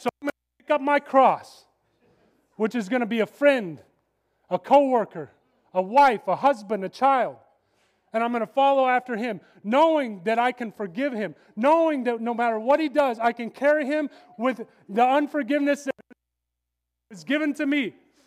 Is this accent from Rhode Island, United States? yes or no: no; Kansas, United States; I'm from Kansas, northwest Kansas, close to Colorado.